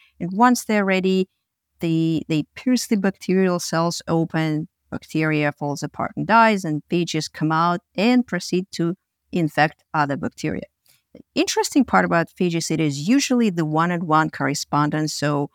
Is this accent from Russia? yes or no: yes; Russia; I grew up in Russia, which was, you know, back then was the former Soviet Union.